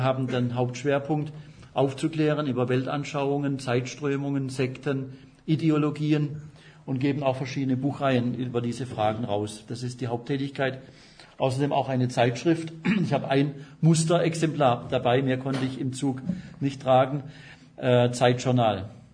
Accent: Pforzheim, Baden-Württemberg, Germany; Ich komme aus Pforzheim, das liegt in Baden-Württemberg, am nördlichen Rande des Schwarzwaldes.

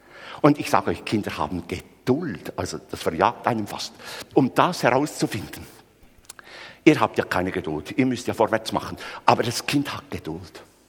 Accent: Bern, Switzerland; also ich bin ja ein Berner, etwas langsam

